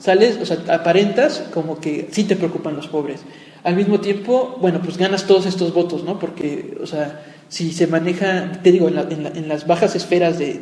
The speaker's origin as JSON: {"language": "Spanish", "country": "Mexico", "said": "ya está muy metido dentro de nuestra como conciencia colectiva como mexicanos"}